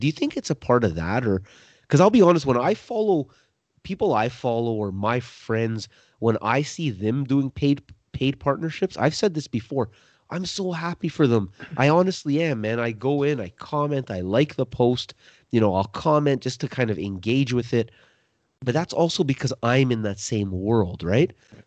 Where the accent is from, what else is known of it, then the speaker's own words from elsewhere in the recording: Canada; Guys, most of our listeners are from the US. We're Canadian.